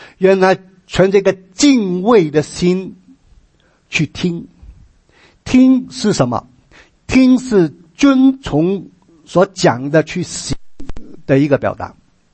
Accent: China; 我发觉我们中国人好像不太习惯去问

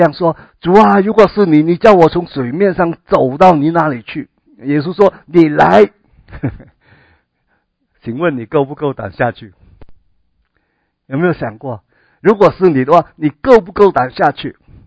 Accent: China; 可能我们中国人啊，从小就读武侠小说啊

